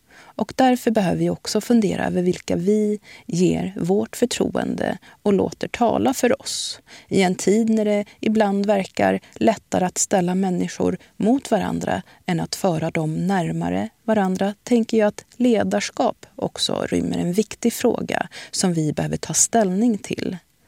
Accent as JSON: {"language": "Swedish", "country": "Sweden", "tie": "born or raised there", "also_born_or_lived": "Iraq", "said": "Jag är född i Irak, uppvuxen i Sverige muslim."}